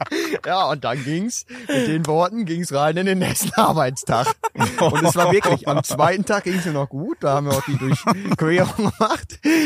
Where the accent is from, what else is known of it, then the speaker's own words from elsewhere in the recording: North Rhine-Westphalia, Germany; ich komme aus dem Ruhrpott